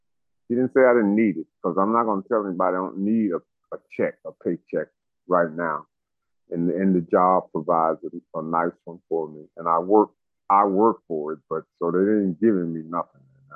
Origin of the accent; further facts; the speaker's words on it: Newark, New Jersey, United States; It has its faults and everything, but I'm from Newark, New Jersey, and where I work is the best facility here.